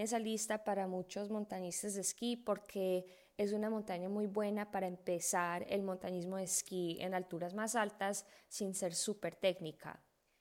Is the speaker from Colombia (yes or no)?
yes; Colombia; now in Jackson, United States; Soy una inmigrante colombiana viviendo en Jackson, Wyoming, que es un pueblito lleno de montañistas de esquí.